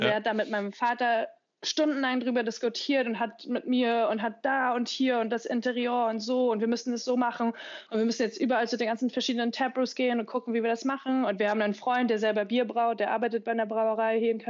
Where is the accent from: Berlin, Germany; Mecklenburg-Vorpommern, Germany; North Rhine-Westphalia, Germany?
Mecklenburg-Vorpommern, Germany; Rostock; Wir müssen nach Rostock, ne? Also mitten in Mecklenburg, Rostock. Ich meine, ich liebe, das ist meine Heimatstadt.